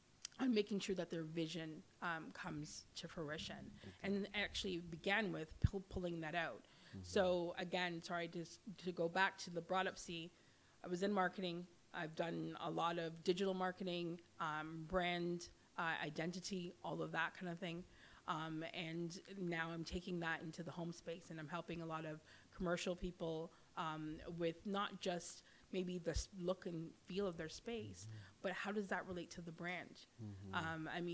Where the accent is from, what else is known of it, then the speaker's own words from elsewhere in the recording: Ontario, Canada; So I was born and raised in Canada, North York General, but my parents are Jamaican on both sides.